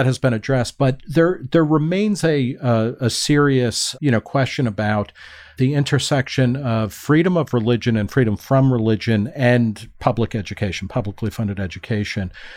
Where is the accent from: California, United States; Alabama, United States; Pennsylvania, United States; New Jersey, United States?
New Jersey, United States; This was growing up in New Jersey, where there were very sharp lines and kind of fights about whether or not any state money could go to Catholic schools